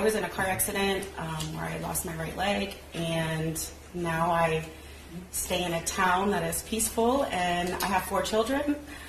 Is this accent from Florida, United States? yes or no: yes; Jacksonville, Florida, United States; I was raised in Jacksonville, Florida.